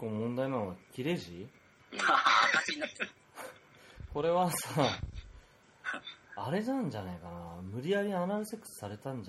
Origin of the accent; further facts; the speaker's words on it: Inzai, Chiba, Japan; 俺の実家のあの印西ね、某県の印西市っていうところにあるんだけど、うん、そのそばにも天理教あるし